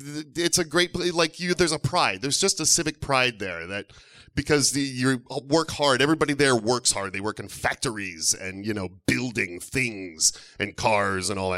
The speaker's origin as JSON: {"language": "English", "town": "Detroit", "region": "Michigan", "country": "United States", "tie": "born or raised there", "said": "I loved growing up in Detroit. It's a city that really, I mean... I grew up in the 70s there"}